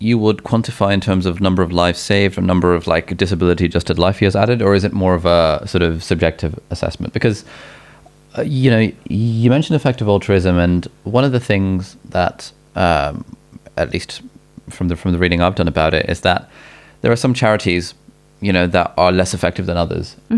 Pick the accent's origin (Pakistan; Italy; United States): Pakistan; born there; I was born in Pakistan